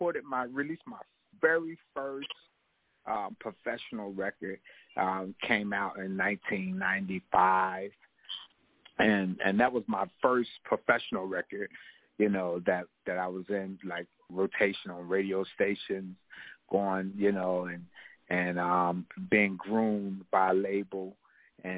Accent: New Jersey, United States; also born or lived in Washington, D.C.; now in North Carolina, United States; I was born in Washington, D.C., and ended up raised in New Jersey, and now an adopted son of North Carolina.

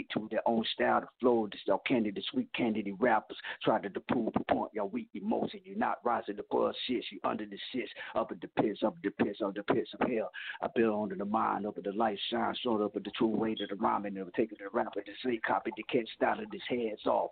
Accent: Plymouth, North Carolina, United States; And I rep my hometown, which is called Plymouth, North Carolina. We call it P-Town. I call it Power Town.

